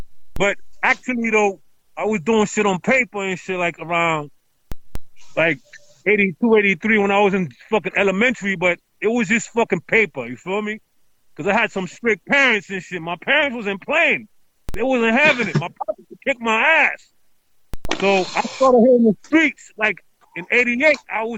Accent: Brooklyn, New York, United States; Well, I'm from Brooklyn. I mean, I represented two spots throughout at the time. Crown Heights and Sunset Park.

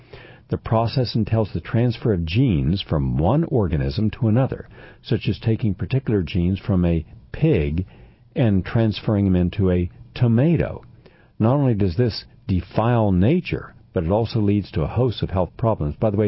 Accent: Parkersburg, West Virginia, United States; now in Wheeling, United States; didn't know I was born and raised in Parkersburg, and then he moved to Wheeling, which I moved to Wheeling

